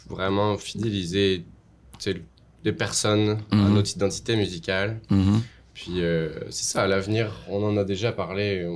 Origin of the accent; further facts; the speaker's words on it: France; moved away as an adult; now in Canada; Moi, je suis originaire de France et je suis arrivé ici, écoute, en janvier 2018.